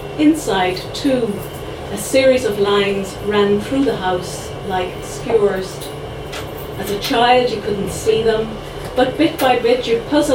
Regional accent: Munster, Ireland; I grew up in North Tipperary, as Bernadette said, it was a small village in North Tipperary, and I grew up in a house that had a butcher shop in it because my father ran a butcher shop

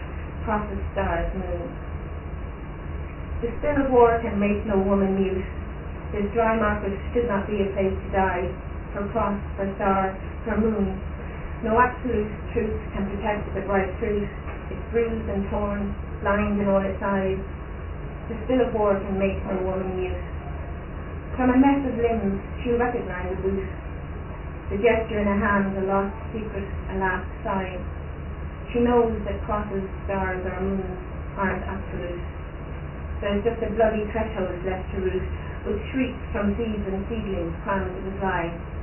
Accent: Knock, Connacht, Ireland; I was brought up in Knock in St. Mayo, which involved a lot of math.

